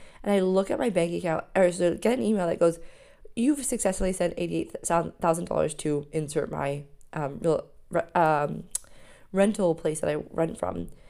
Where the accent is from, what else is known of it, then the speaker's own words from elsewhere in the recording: Ontario, Canada; And not 10 minutes from my hometown is a place called Kimberley. So he's from Kimberley, South Africa. I live next to a place called Kimberley, Ontario.